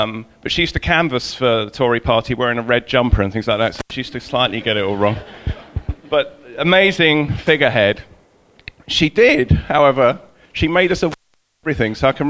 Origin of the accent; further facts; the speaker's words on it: East of England, United Kingdom; I was born in Essex. I'm an Essex boy. I'm not from around here. And I was lucky enough to be brought up near a farm, right next to a farm. I was brought up on the edges of Epping Forest.